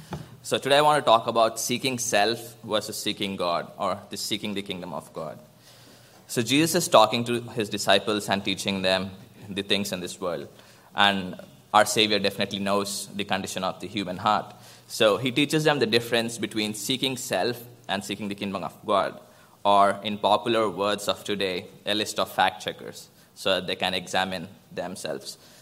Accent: India; So growing up in India, life is different from here, right? It is so diverse. You live among many religions, and you get to know their religious practices.

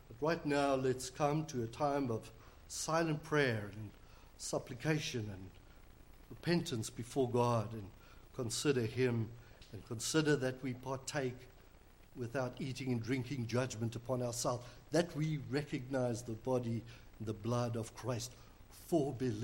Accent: South Africa; first language Afrikaans; English is a second language; the Heidelberg Catechism written in Afrikaans, my mother tongue.

